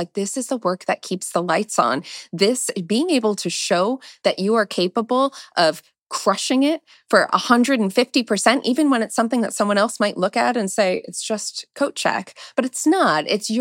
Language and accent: English; Jupiter, Florida, United States; born there; I was born in Jupiter, Florida, which is very on brand for someone who loves space.